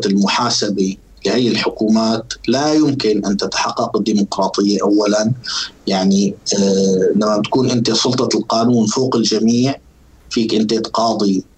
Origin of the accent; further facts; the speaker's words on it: Syria; now in Switzerland; يعني يجوز أنت الآن إذا وقفت سألت واحد مثلي عايش في سويسرا شو مفهوم المواطنة، جاوبك أنا سوري